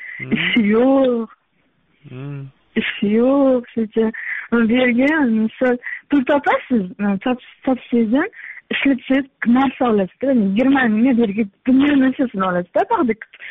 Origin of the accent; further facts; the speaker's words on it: Shahrisabz, Qashqadaryo Region, Uzbekistan; now in Kazakhstan; Qashqadaryodan Shahrisabzdan.